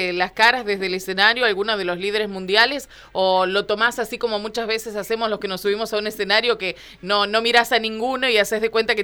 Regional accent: Santa Fe, Argentina; como santafesinos también estamos orgullosos

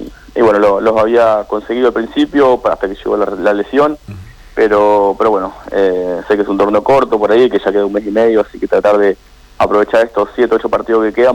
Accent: Argentina; como todo argentino por ahí, un poco desilusionado

